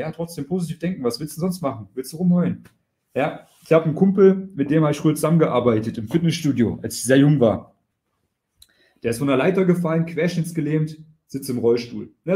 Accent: East Germany, Germany; ich komme aus dem Osten, ne? Aus Ostdeutschland.

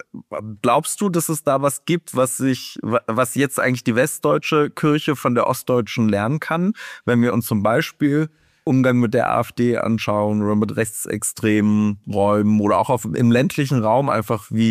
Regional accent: Brandenburg, Germany; Ich bin als Brandenburger sehr direkt.

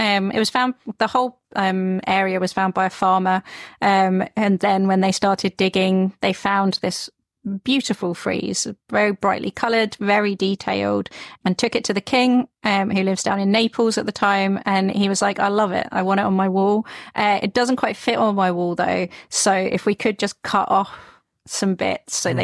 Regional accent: England, United Kingdom; Yeah, I grew up in England

